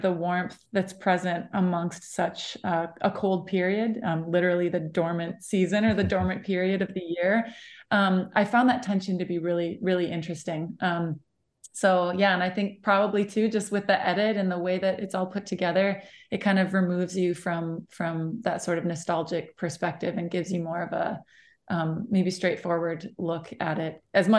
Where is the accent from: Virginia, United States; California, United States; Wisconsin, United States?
Wisconsin, United States; Menominee; moved away as an adult; also born or lived in New York City; Yeah, so I grew up outside of Menominee. I went to elementary through high school in Colfax, actually. And I moved away in 2011 and went to school in New York City for college.